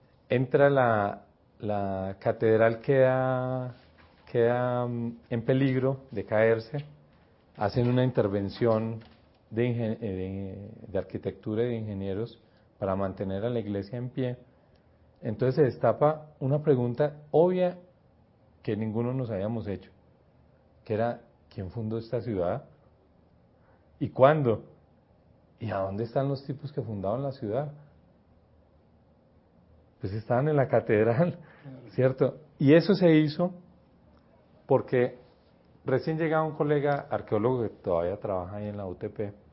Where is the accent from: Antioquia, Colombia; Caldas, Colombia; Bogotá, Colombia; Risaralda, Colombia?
Risaralda, Colombia; Pereira; como habitante de Pereira, en Pereira, digamos que el imaginario local dice que somos paisas.